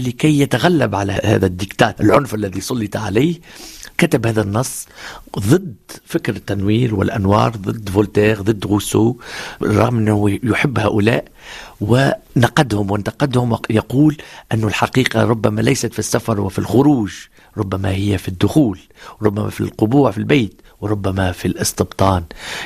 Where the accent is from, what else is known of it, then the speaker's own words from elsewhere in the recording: Tunisia; وأنا تونسي، فأنا متعدد الأوجه.